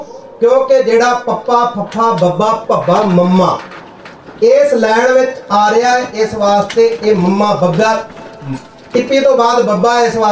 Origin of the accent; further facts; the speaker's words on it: Uttar Pradesh, India; born there; moved away; ਮੈਂ ਪੰਜਾਬੀ ਨਹੀਂ ਪੜ੍ਹਿਆ, ਮੈਂ ਹਿੰਦੀ ਅਤੇ ਸੰਸਕ੍ਰਿਤ ਪੜ੍ਹਿਆ, ਮੈਂ ਪੰਜਾਬੀ ਨਹੀਂ ਪੜ੍ਹਿਆ, ਕਿਉਂਕਿ ਮੇਰਾ ਜਨਮ ਯੂਪੀ ਇਲਾਕੇ ਦਾ, ਮੇਰੇ ਮਾਤਾ ਪਿਤਾ ਪੰਜਾਬ, ਘਰ ਮੈਨੂੰ ਹਿੰਦੀ ਬੋਲਣ ਨਹੀਂ ਸੀ ਦਿੰਦੇ, ਉਹ ਪੰਜਾਬੀ ਬੋਲਦੇ ਹੀ ਸਾਰੇ, ਨਵੇਂ ਇੱਥੇ ਆ ਕੇ ਪੜ੍ਹਿਆ ਹੈ।